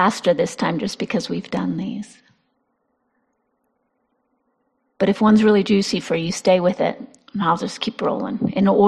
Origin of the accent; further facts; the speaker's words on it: Virginia, United States; So if I chose white women in the South, I was raised in Virginia.